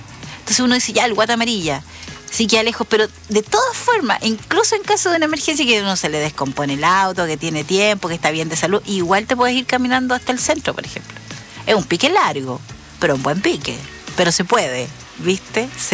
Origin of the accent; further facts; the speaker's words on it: Valdivia, Los Ríos, Chile; también de los que somos de acá de la zona, autóctonos de la zona